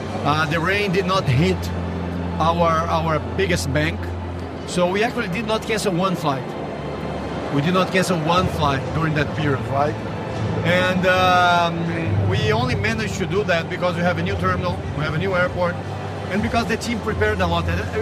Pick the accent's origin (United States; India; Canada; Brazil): Brazil; I'm very fond of the project because it's in my hometown where I grew up.